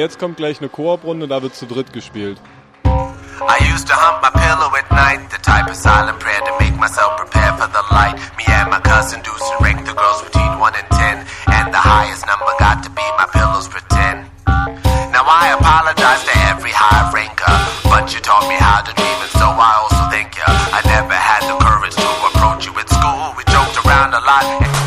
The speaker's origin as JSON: {"language": "German", "region": "Berlin", "country": "Germany", "said": "Ich komme aus Berlin, ja."}